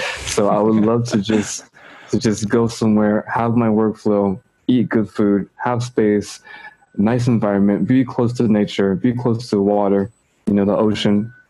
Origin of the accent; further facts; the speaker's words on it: San Francisco, California, United States; moved away as an adult; now in Spain; So I'm from San Francisco, California. To be more specific, I'm from the North Bay, which is across the Golden Gate Bridge, you know, 45 minutes. I left California to travel and backpack, and I was traveling around Europe.